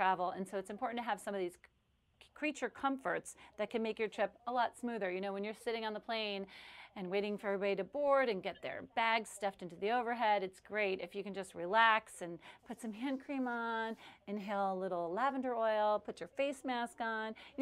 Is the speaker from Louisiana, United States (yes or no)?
yes; New Orleans, Louisiana, United States; maybe you want to head to my hometown, New Orleans.